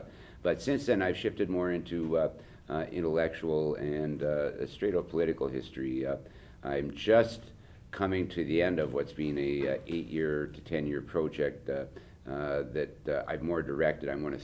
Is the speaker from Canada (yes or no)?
yes; Canada; I'm Canadian, so I'll say you guys